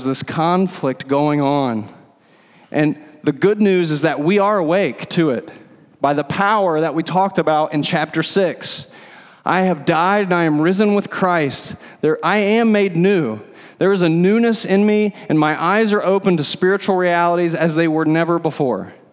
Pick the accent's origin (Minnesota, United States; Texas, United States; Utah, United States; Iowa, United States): Texas, United States; Dallas; You know, I'm new from Dallas, right?